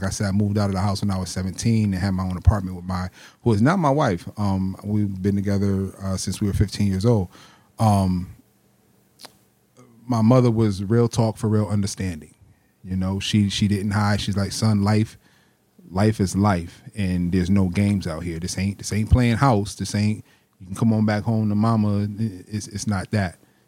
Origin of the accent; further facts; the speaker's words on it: New Haven, Connecticut, United States; also born or lived in Hartford; I'm from right here in New Haven, man. I was born in Franklin Street Projects, Grand Avenue area. And then my mom got married when I was about 12, and we moved to the Hartford area.